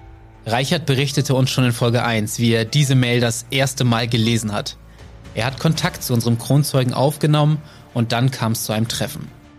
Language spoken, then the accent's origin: German; Wilhelmshaven, Lower Saxony, Germany; Daran erinnere ich mich auch noch aus meiner Kindheit. Ich bin gebürtiger Wilhelmshavener.